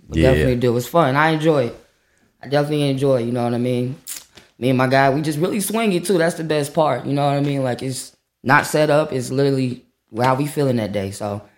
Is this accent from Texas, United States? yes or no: no; Virginia, United States; also born or lived in Baltimore, United States / South Carolina, United States; I'm originally I grew up in Virginia, Virginia, Maryland. So predominantly I was in Virginia until 8. Then I moved to Maryland, Baltimore, shout out to Be More.